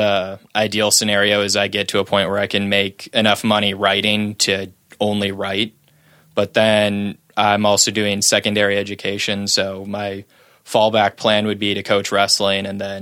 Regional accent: Northbrook, Illinois, United States; also born or lived in Chicago; Northbrook, Illinois, I was born in Chicago and raised in Northbrook.

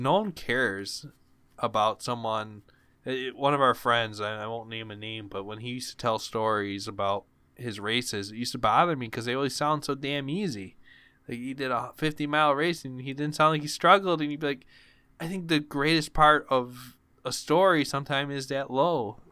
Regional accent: Buffalo, New York, United States; Because it is, hey, listen, folks, we're from Buffalo. We're not super big.

